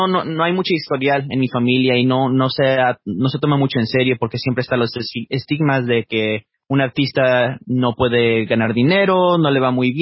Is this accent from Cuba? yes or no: no; Mexico; born there; como mexicano con ciudadanía estadounidense. Y lo digo así porque yo viví momentos muy, muy importantes en mi vida allá en México. Entonces, tengo un amor eterno a mi país natal.